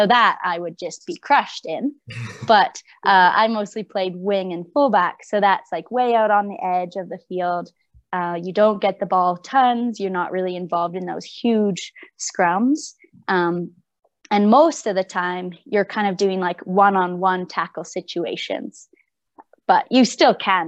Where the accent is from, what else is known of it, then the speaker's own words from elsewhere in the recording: Calgary, Alberta, Canada; A little bit, just because I grew up in Calgary.